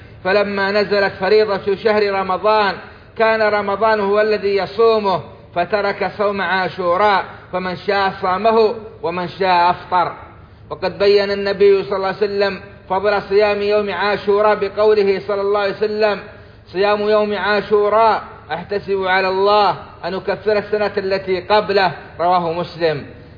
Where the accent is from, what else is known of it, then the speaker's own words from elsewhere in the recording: Saudi Arabia; اللهم أدم على بلادنا السعودية نعمة الإسلام والعمل بالسنة والقرآن